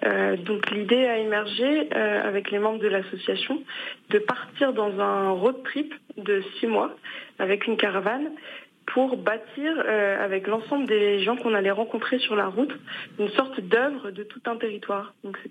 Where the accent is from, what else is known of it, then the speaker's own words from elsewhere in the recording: Brittany, France; moved away as an adult; also born or lived in Paris / Spain / Canada; parce que moi, je suis partie de Bretagne pour mes études et mon travail.